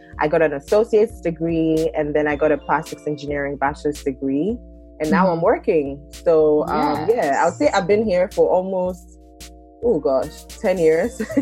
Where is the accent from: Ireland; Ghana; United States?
Ghana; I'm from Ghana and I went to high school in Tema International School, TIS.